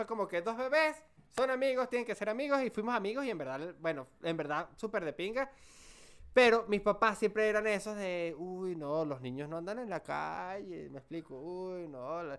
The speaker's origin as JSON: {"language": "Spanish", "town": "Caracas", "region": "Capital District", "country": "Venezuela", "said": "que yo soy de la Libertador"}